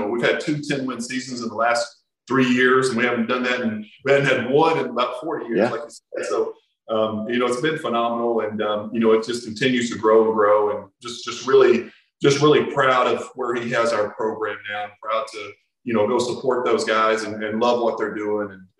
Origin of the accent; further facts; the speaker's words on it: Kentucky, United States; especially at my home state school, because I wanted to make an impact. I wanted to influence some kids in this state like you influenced me, Rex.